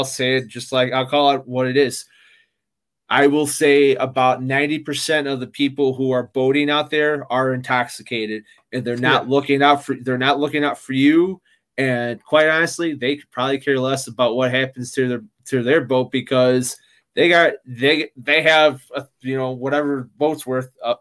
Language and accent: English; Chicago, Illinois, United States; I'm from the Midwest, you know, the whole thing, the Windy City